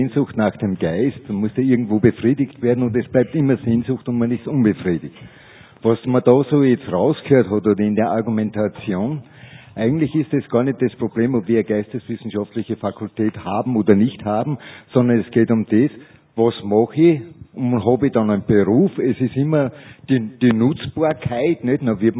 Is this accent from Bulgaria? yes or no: no; Upper Austria, Austria